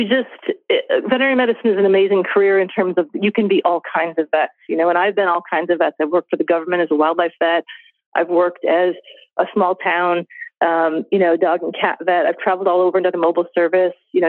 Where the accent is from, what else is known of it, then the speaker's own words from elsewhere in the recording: Indiana, United States; I grew up in Indiana, like a suburb.